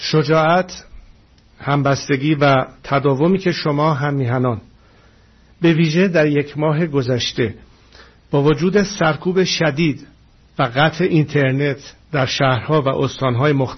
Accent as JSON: {"language": "Persian", "country": "Iran", "said": "امروز با شما به عنوان یک ایرانی که بیش از 4 دهه است زندگی خود را بدون هیچ گونه انگیزه شخصی وقف آزادی میهنش کرده"}